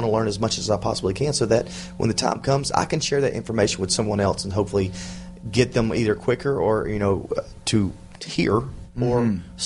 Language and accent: English; the South, United States; I don't know if it's because I was from the South or whatever it is, but they were good to me.